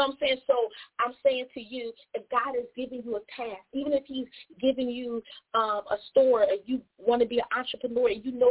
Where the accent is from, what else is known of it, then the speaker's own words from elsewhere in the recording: Philadelphia, Pennsylvania, United States; Look, I'm from Philly, so I want to hold your steak.